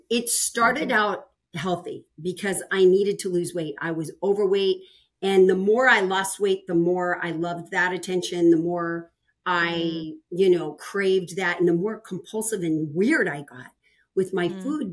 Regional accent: Colorado, United States; I grew up in Colorado, actually, where, you know, in your home state.

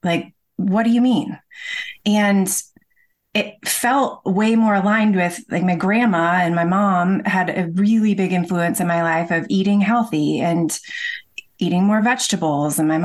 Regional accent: Midwest, United States; growing up in the Midwest and not feeling fully aligned there, just feeling like there was a different way.

